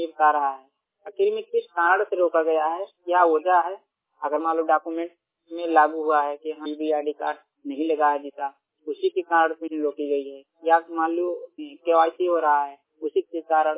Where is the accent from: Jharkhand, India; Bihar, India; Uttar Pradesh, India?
Uttar Pradesh, India; Basti; मैं जनपद जिला बस्ती के रहने वाला हूँ, मूल निवासी उत्तर प्रदेश की हूँ